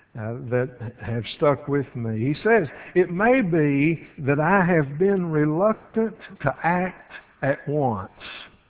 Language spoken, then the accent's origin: English; United States; And I'm American. I'm an American.